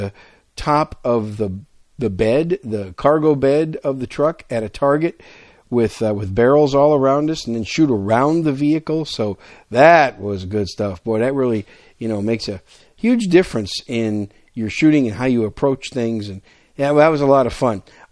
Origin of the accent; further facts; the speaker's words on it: Wisconsin, United States; also born or lived in New York City; now in Texas, United States; You guys know I'm a Yankee, right? I was born in New York City and raised most of my young life in Wisconsin.